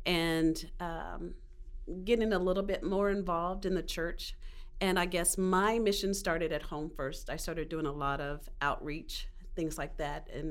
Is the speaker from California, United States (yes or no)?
no; Kansas City, Kansas, United States; I'm from Kansas City, Kansas also.